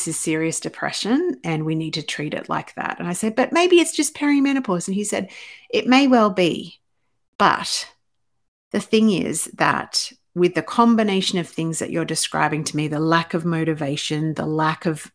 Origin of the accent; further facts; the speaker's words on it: Queensland, Australia; we had family up here for an event in Toowoomba near my hometown.